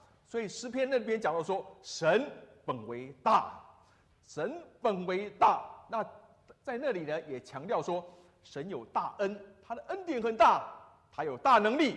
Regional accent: Taiwan; 我们在台湾长大了哈，台湾长大哈

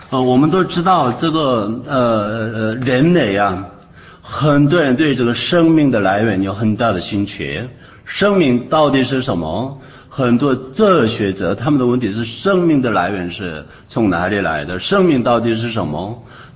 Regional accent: South Korea; Chinese is a second language; also born or lived in Israel; 所以我出生做一个韩国人。我就是在那边长大，在那边当兵，读大学当兵。

